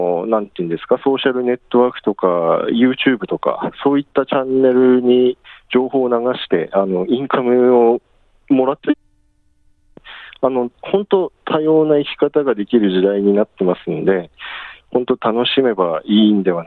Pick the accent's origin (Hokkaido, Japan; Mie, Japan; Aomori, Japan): Aomori, Japan; 出身は青森なんですけれどもこっちの雪も舐めたらちょっと痛い目に遭いますね